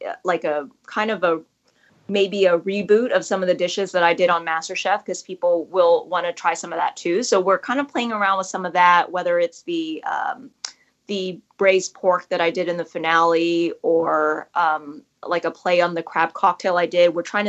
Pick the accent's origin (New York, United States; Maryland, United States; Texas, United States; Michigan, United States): Texas, United States; Vietnamese heritage, raised in Texas, we have a certain sensibility to what foods we like, you know, like we grew up near Tex-Mex, near Southern food, near barbecue.